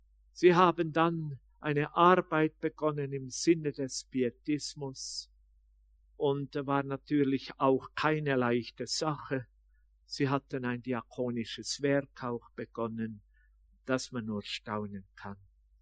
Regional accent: Austria; Das war ja bis noch gar nicht so lang zurück, dass es geheißen hat bei uns in Österreich, nicht jeder Mann darf die Bibel lesen

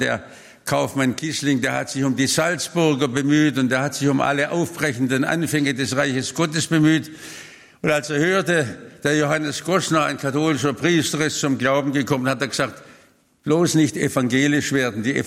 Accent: Baden-Württemberg, Germany; Ich bin ja aufgewachsen in Württemberg im schwäbischen Pietismus.

